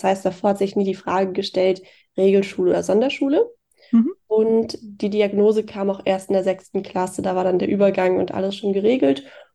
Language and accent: German; Hesse, Germany; now in Hamburg, Germany; Ich bin 23 Jahre alt, studiere aktuell Jura in Hamburg und komme ursprünglich aus Südhessen, in der Nähe von Darmstadt.